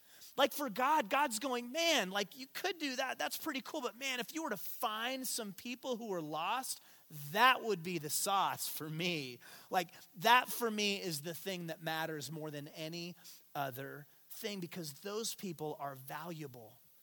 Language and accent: English; Payson, United States; Because I grew up in Payson, and we're pretty narrow in terms of our perspective.